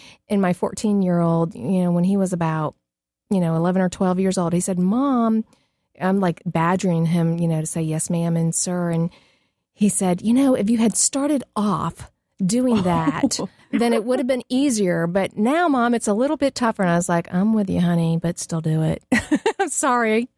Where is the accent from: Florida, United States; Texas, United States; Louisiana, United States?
Florida, United States; I was raised by northern parents. I grew up in Florida, but it's still... We were northern, and we never said the ma'am and sir.